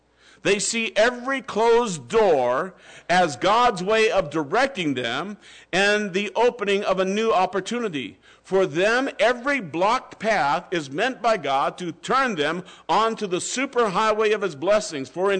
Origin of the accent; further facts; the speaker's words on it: Iowa, United States; now in New Mexico, United States; I'm from Iowa, and we have a lot of gardens in Iowa. I don't know why I never grew a garden there. I waited until I came to New Mexico to try to grow a garden.